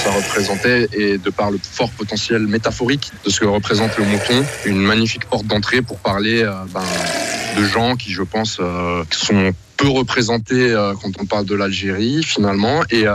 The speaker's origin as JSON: {"language": "French", "country": "Switzerland", "tie": "born or raised there", "said": "moi j'ai grandi en Suisse aussi."}